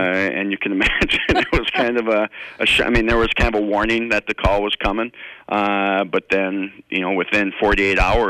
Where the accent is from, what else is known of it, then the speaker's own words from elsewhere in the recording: Green Bay, Wisconsin, United States; born there; and so even though I was born in Green Bay, so I was placed in foster care at 16 days of age with my eventual adoptive parents.